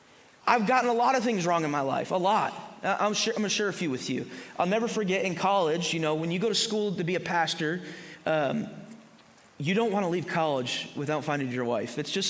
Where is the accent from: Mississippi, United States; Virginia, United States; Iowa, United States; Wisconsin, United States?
Wisconsin, United States; I'm from Wisconsin, but I'm Italian, and I hate the cold.